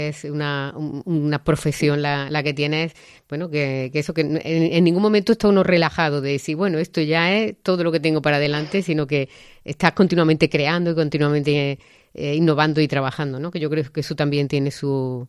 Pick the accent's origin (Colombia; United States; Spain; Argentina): Spain; Montilla, Andalusia; Y tiene, pues bueno, ese sello de Montilla, que para los que somos de Montilla es tan importante, ¿no?